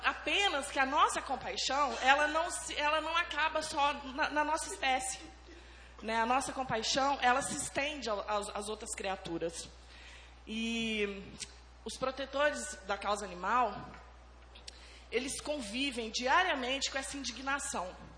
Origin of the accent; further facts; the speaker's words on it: Pouso Alegre, Minas Gerais, Brazil; Aqui tem universidade, mas em Pouso Alegre, de onde eu venho, nós temos dificuldade.